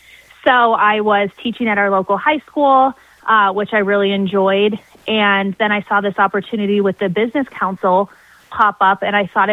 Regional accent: Grable, Wyoming, United States; So I'm actually from Grable, Wyoming, and then I went to the University of Wyoming for school.

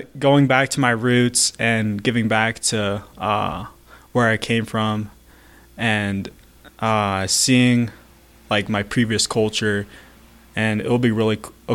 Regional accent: Ethiopia; Yeah, so me and my brother, we are originally from Ethiopia.

